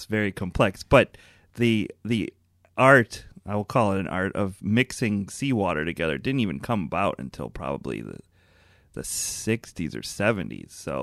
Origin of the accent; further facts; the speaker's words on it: Chicago, Illinois, United States; it's weird because I grew up in Chicago.